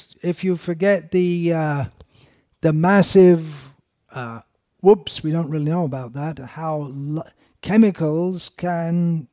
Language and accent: English; England, United Kingdom; When I was growing up in Merry England, we heard about computers.